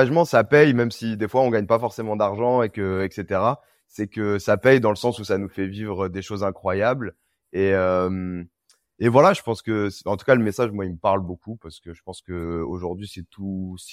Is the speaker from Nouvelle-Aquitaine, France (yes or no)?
no; Reims, Grand Est, France; now in Paris, France; Je viens de Reims et je voyage depuis pas mal d'années, hein, depuis pas loin de 10 ans.